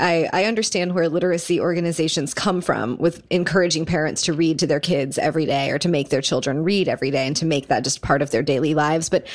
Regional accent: Kansas, United States; I did that growing up in Kansas.

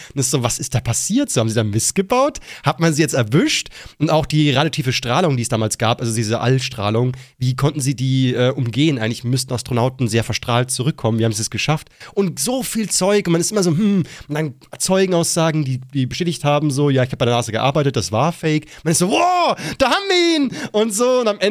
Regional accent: Liechtenstein; Aber ich bin ja aus Liechtenstein, mich betrifft's nicht so krass.

